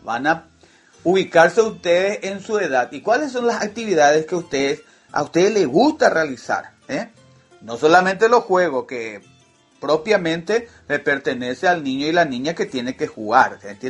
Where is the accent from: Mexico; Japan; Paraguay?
Paraguay; como persona, como individuo, como paraguayos y paraguayas